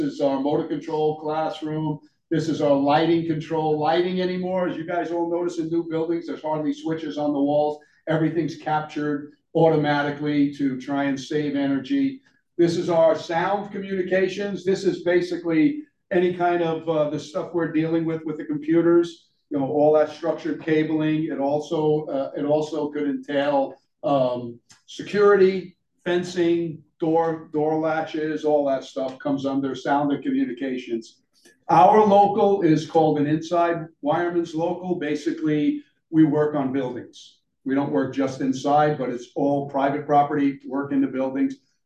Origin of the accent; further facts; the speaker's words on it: New York, United States; Years ago, when I grew up in New York, and way back in the 50s, you know, 60s in high school, they had programs back there